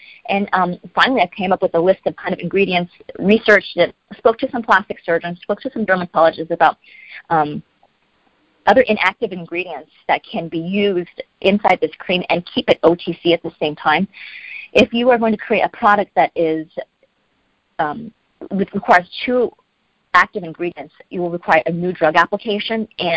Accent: Colorado, United States; Are you outdoors? Oh, yes, I'm from Colorado. I love camping.

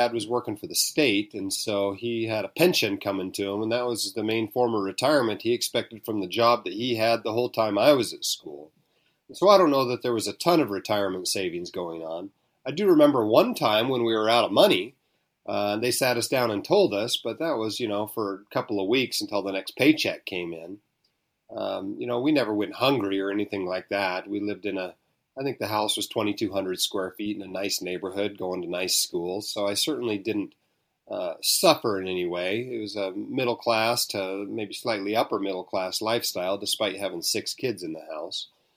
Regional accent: Anchorage, Alaska, United States; Well, I actually grew up in Alaska. In Anchorage. I spent the first 18 years of my life there, almost never left the state.

